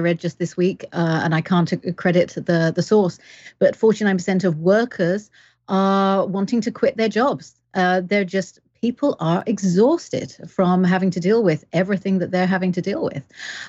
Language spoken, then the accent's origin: English; England, United Kingdom; accent: weird; now in Canada; Well, I am Canadian. I have citizenship. I have paperwork to prove it. But I am English, but I've lived all around the world. So I've got weird accent.